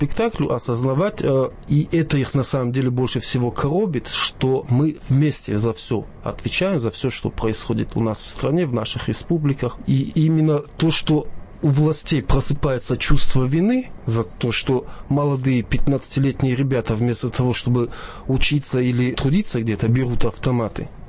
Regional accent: Beslan, North Ossetia–Alania, Russia; я, как осетин и как житель Беслана, требую у него сатисфакции

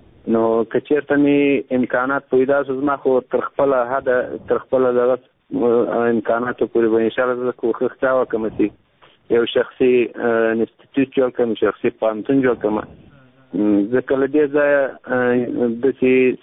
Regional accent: Afghanistan; زه یو افغان یم

